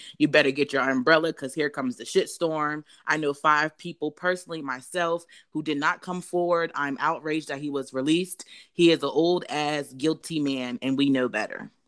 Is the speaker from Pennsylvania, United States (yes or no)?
yes; Pennsylvania, United States; from Pennsylvania, just like y'all, motherfuckers.